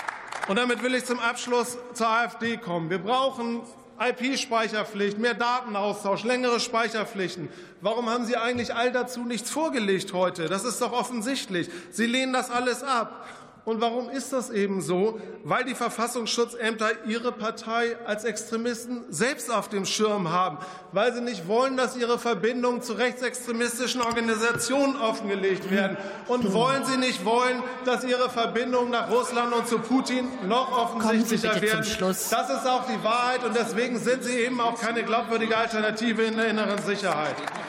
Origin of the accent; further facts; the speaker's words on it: Hamburg, Germany; in meiner Heimatstadt Hamburg inzwischen jeder zweite ohne deutschen Pass